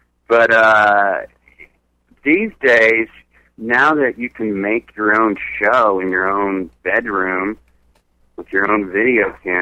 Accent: Little Rock, Arkansas, United States; also born or lived in Chicago; You know, I'm from Arkansas.

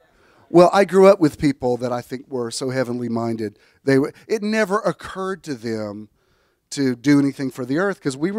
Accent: Southern US, United States; And because I'm from the Bible Belt and I have a history like you guys have, I have a soulish connection with it as well.

